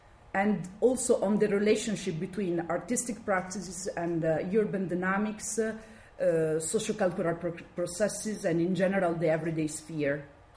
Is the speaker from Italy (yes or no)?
yes; Italy; accent: Italian; French is a second language; l'anglais n'est pas ma langue maternelle, mais pour moi c'est vraiment plus facile parler en anglais. Donc vous avez ma façon de parler anglais est vraiment facile parce que je parle avec un accent italien très fort.